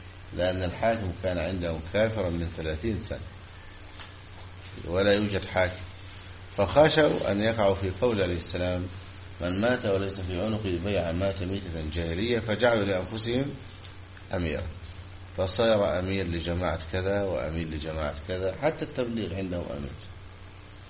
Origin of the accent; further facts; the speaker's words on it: Egypt; سبحان الله، انتشر في بلادنا مصر